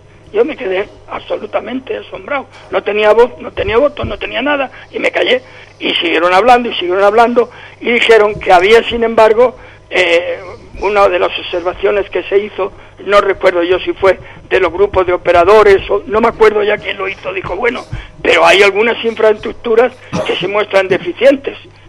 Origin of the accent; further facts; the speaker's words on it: Vera, Andalusia, Spain; moved away; Claro, también mi pueblo, cuando yo me fui, atiendan bien, 2.856 habitantes. Hoy tiene 12.000.